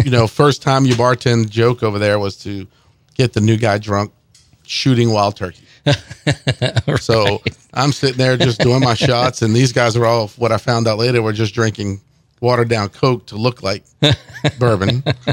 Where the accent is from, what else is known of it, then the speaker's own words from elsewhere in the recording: New Orleans, Louisiana, United States; I grew up in New Orleans.